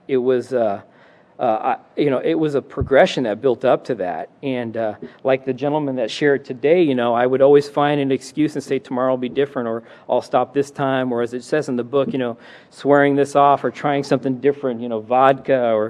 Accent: Sacramento, California, United States; Growing up in Sacramento, I'm a fourth generation Sacramentan.

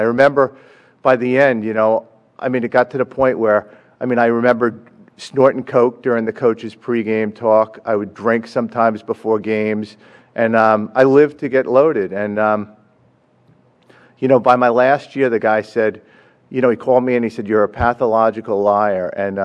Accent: New York, United States; I grew up in New York in an alcoholic household, and I had a father that was an alcoholic that would turn into the Incredible Hulk when he drank.

